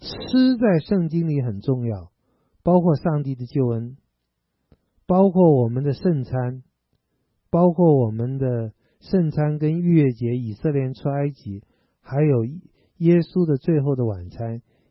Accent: China

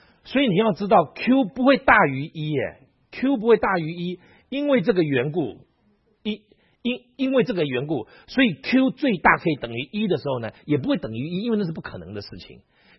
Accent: China; 我们中国人都这样啊，你知道结果是什么吗？你到了荷兰你就惨了。

